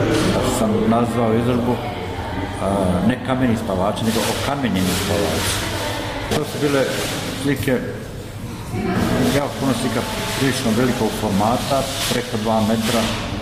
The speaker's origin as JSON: {"language": "Bosnian", "town": "Tešanj", "region": "Federation of Bosnia and Herzegovina", "country": "Bosnia & Herzegovina", "tie": "born there", "said": "Meni je Goražde moja domovina. Ja sam rođen u Tešnju"}